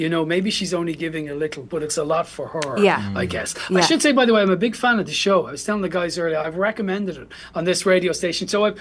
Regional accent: Ireland; I'm an Irishman.

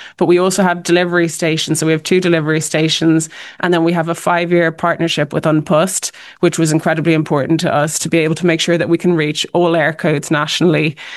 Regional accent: Ireland; as an Irish person

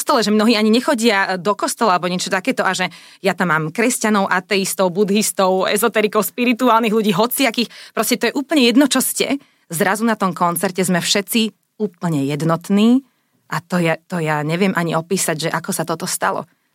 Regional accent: Dolné Lovčice, Trnava Region, Slovakia; ako malé dievčatko v kostole u nás doma v Dolných Lovčiciach pri Trnave, kde som vyrastala, to je len 700 obyvateľov, všetci sme sa tam poznali.

